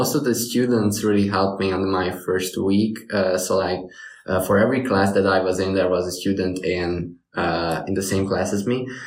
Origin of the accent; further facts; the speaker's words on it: Hungary; English is a second language; I'm from Hungary. I just moved here like a week ago